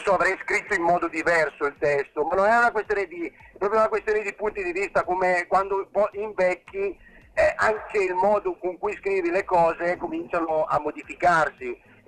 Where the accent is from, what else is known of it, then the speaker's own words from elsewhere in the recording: Lombardy, Italy; Sumelga è un termine dialettale utilizzato più nelle mie zone, io sono del Lago di Iseo